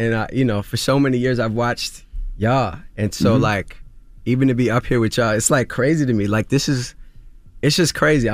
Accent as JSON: {"language": "English", "town": "Queens", "region": "New York", "country": "United States", "tie": "born or raised there", "said": "Growing up in Queens, like a lot of people thought I was going to be this next big basketball star."}